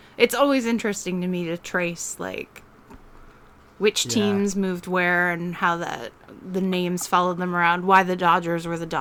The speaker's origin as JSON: {"language": "English", "town": "Seattle", "region": "Washington", "country": "United States", "tie": "born or raised there", "said": "one of the things growing up in Seattle"}